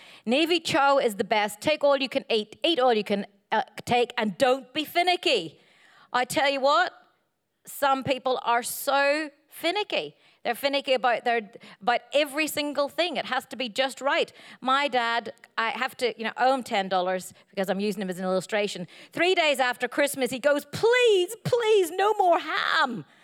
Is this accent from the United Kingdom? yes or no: yes; Northern Ireland, United Kingdom; when I grew up in Northern Ireland because of the Troubles, this poster was massive everywhere.